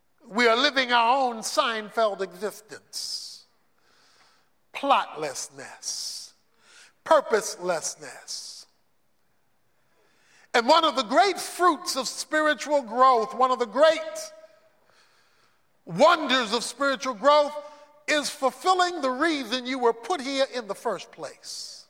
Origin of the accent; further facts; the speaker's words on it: Baltimore, Maryland, United States; as a boy growing up in Baltimore, and that was regularly go on Sunday afternoon drives.